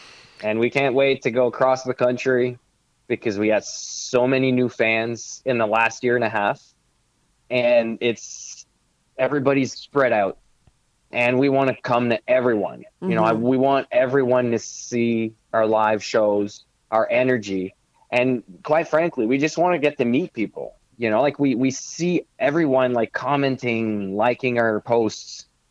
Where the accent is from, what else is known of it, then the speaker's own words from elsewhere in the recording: Edmundston, New Brunswick, Canada; Yeah, I'm from New Brunswick, a small town called Edmundston.